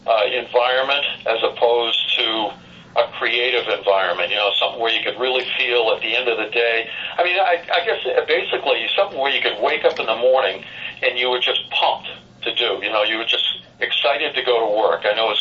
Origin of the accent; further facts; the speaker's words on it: Boston, Massachusetts, United States; growing up in Boston